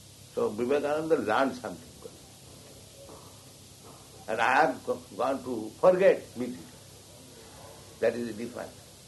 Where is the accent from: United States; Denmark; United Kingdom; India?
India; Of course, we are Indian, we are poor, that is another thing.